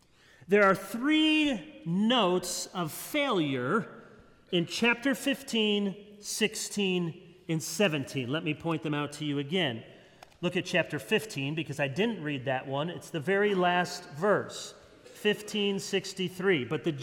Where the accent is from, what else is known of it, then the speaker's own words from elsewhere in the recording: Michigan, United States; Forgive me, I'm from Michigan.